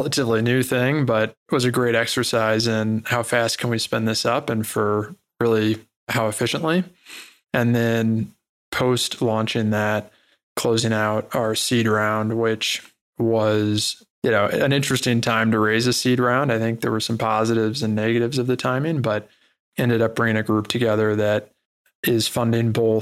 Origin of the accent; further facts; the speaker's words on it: St. Louis, Missouri, United States; But no, I mean, growing up in St. Louis, Missouri, I pretty much wanted to be a professional baseball player.